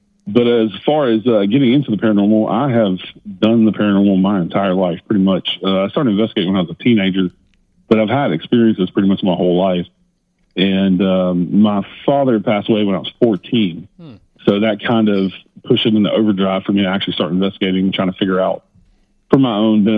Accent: Tennessee, United States; I was born and raised in Tennessee, right outside of Nashville.

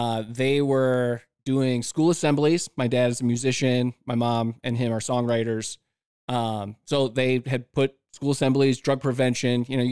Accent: Melrose Park, Illinois, United States; Grew up kind of a part of my childhood in Illinois, suburb of Chicago, Melrose Park area. And then moved up

